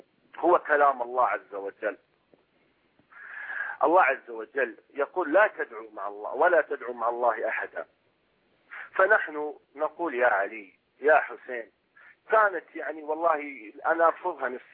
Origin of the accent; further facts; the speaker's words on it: Qatif, Eastern Province, Saudi Arabia; أخوكم من القطيف.